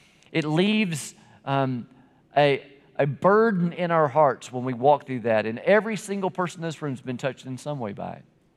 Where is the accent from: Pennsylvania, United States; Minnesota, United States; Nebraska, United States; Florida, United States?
Florida, United States; was a kid growing up in Florida, we used to take a lot of trips to areas in Florida.